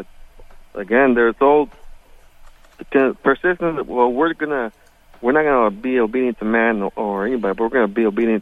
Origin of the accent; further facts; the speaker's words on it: Florida, United States; Texas and we're from Florida